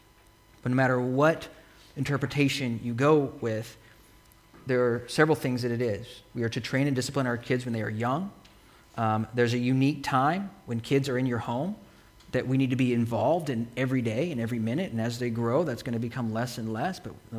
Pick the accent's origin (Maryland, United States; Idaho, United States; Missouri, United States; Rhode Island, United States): Idaho, United States; because, by the way, we came from Idaho.